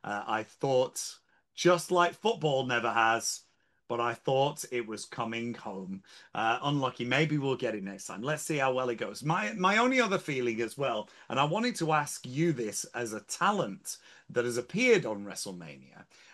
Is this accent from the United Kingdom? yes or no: yes; England, United Kingdom; Being a Brit, being an Englishman, being very proud